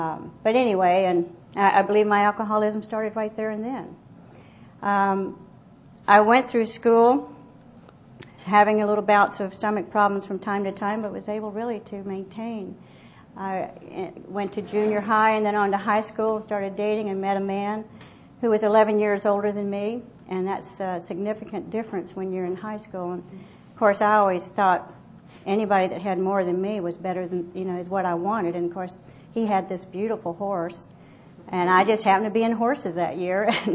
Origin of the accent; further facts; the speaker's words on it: Columbia, South Carolina, United States; And I grew up in Columbia, South Carolina. I was born with a physical handicap